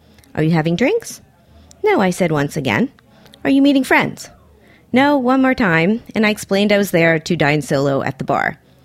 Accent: Miami, Florida, United States; I remember Tobacco Road from my days growing up in Miami, and this is Miami's oldest bar

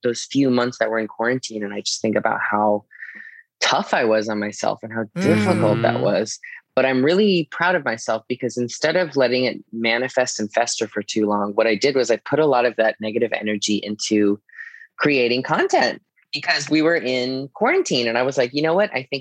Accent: Fairbanks, Alaska, United States; I grew up in Alaska, grew up in Fairbanks, where if you weren't figure skating, doing hockey or skiing, you were doing drugs and getting pregnant.

